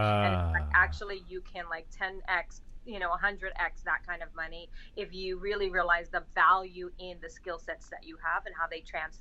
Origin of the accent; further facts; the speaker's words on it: New York City, New York, United States; Okay, so I'm originally from New York. I'm born and raised in the Bronx, and it actually plays into how I felt about the movie as well, just coming from where I grew up and being raised by a single mom.